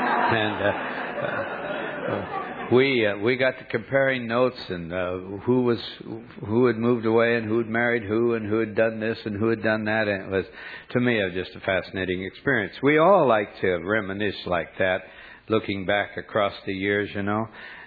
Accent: North Dakota, United States; born there; I actually was born in North Dakota. I think only five other people ever were.

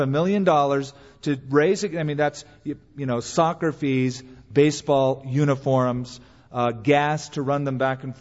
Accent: California, United States; Something that as a Californian, respect really wasn't a part of our culture.

